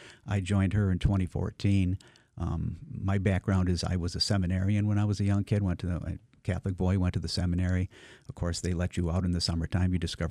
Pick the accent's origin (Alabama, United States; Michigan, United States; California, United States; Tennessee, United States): Michigan, United States; Detroit; I was born and raised in Detroit, moved out and came back when it came time to come back home.